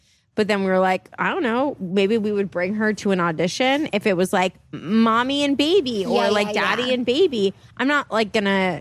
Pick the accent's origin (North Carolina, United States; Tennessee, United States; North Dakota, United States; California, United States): California, United States; Napa; I'm from Napa.